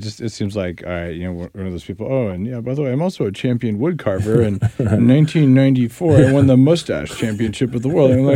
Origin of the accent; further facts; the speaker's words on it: New Mexico, United States; I grew up in New Mexico, so there's a bit of Oklahoma-New Mexico rivalry.